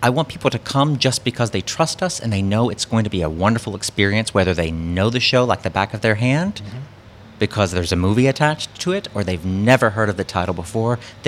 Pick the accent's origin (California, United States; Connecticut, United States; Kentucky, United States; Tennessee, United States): Kentucky, United States; I'm from Eastern Kentucky, far east as you can get without falling into Virginia. But I grew up in Eastern Kentucky as a lover of the arts